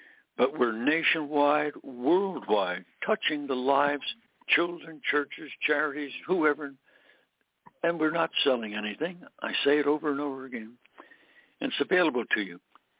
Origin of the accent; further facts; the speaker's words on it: Scranton, Pennsylvania, United States; up at Mansfield University, just right by where I grew up in the Scranton, Pennsylvania area.